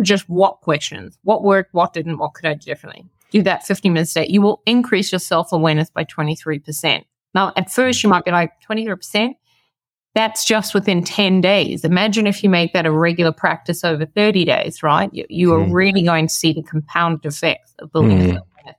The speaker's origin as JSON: {"language": "English", "country": "South Africa", "tie": "born or raised there", "said": "when I was growing up in South Africa, I was about 12 years old going to primary school."}